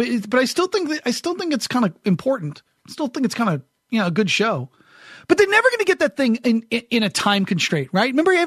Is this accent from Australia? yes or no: no; New Hampshire, United States; And I remember, like, growing up in New Hampshire, I'd watch it and I'd be like so kind of envious of these guys.